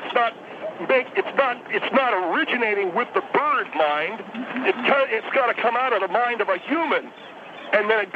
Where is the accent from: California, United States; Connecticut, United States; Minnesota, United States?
California, United States; I come from the Gap, you know, San Gabriel Valley, but I've been going down to Newport Beach, Huntington Beach, Laguna, and places like that ever since